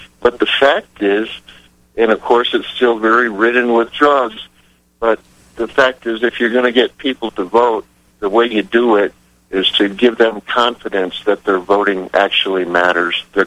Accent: England, United Kingdom; now in Mexico; I live in Mexico, but I'm obviously English.

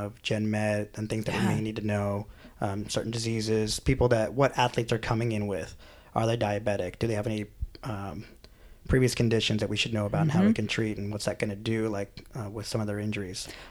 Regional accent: Los Angeles, California, United States; hey, I'm from Los Angeles.

